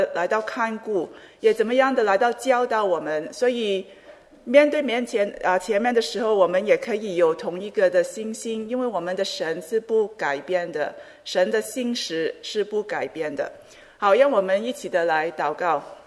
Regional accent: Hong Kong; 我记得呢，当我小时候的时候在香港，到春节就是过年的时候呢

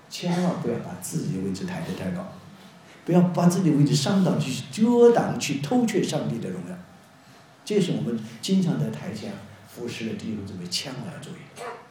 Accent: Sichuan, China; 大家知道我是四川人了，四川人这个没有齿音没有舌音的啊，四十不分，四和十是不分的，都是死啊，都是这样，没有卷舌音。

